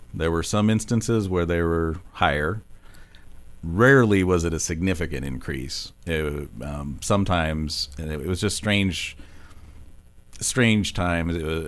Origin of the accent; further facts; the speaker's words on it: Dallas, Texas, United States; I grew up in Dallas. I had a good experience going through the schools.